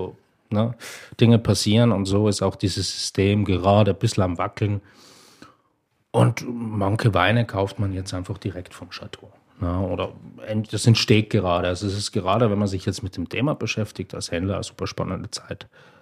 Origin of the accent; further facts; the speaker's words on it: Hamburg, Germany; Ja, gerade wenn Hamburg, wo ich herkomme, viele solche Keller.